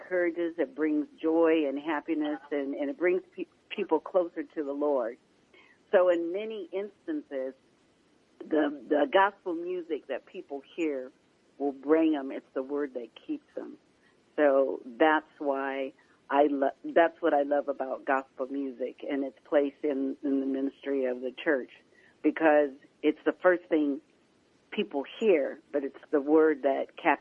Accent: Midwest, United States; When I was younger, I used to love, and I'm from the Midwest, so I used to love passing, you know, churches

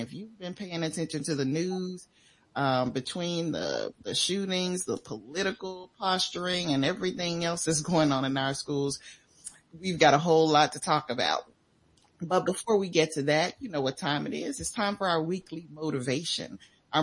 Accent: West Memphis, Arkansas, United States; I grew up in West Memphis.

